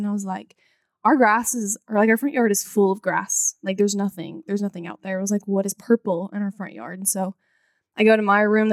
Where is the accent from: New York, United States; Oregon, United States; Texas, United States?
Texas, United States; I grew up in North Texas, like north of Dallas.